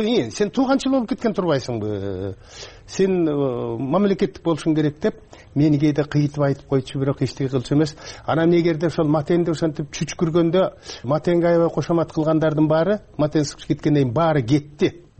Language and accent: Kyrgyz; Naryn Region, Kyrgyzstan; Мен өзүм нарындыкмын да.